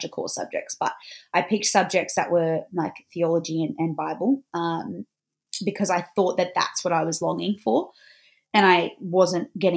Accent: Sydney, New South Wales, Australia; So I didn't actually grow up in the Shire. Okay. For me, I actually grew up thinking that Sydney ended at the airport.

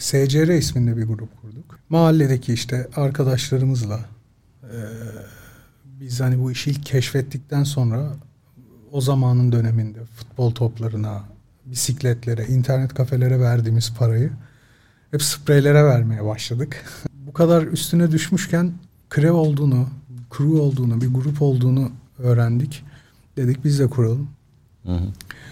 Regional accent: Istanbul, Turkey; Karagümrüklüyüz, biz semt çocuğuyuz.

